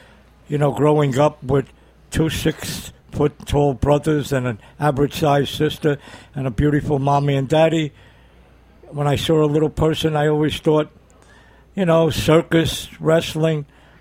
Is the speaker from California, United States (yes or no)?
no; Brooklyn, New York, United States; Born and raised in Brooklyn, still live in Brooklyn.